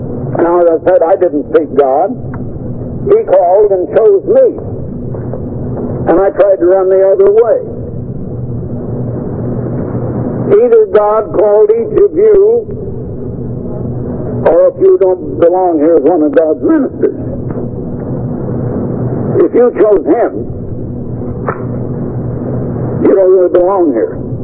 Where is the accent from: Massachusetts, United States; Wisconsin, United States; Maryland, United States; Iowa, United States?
Iowa, United States; born there; My father was born in Indiana, and later they moved to Iowa, as my father did, and I was born in Iowa, and now most of them moved to Beach, California.